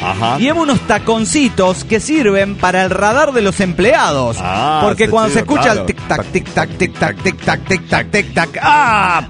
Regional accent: Mexico City, Mexico; de la Ciudad de México.

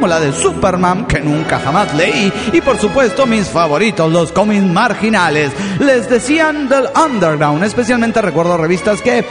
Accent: Juliaca, Puno, Peru; de Juliaca, Perú.

